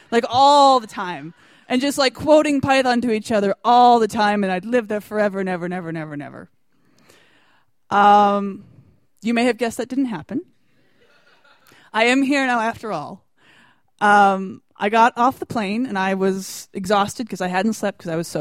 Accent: United States; accent: American; And they hear my American accent.

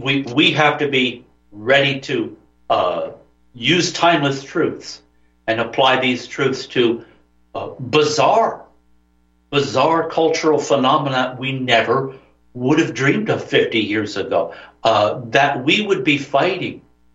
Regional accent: New Jersey, United States; I came out the other side the victor because I'm from North Jersey.

